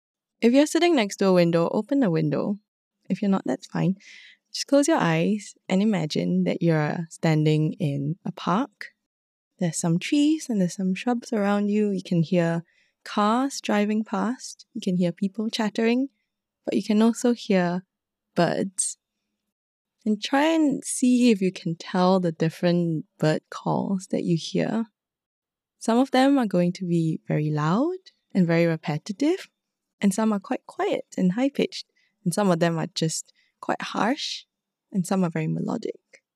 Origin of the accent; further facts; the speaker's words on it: Singapore; now in Malaysia; I'm from Singapore. I'm currently based in Malaysia.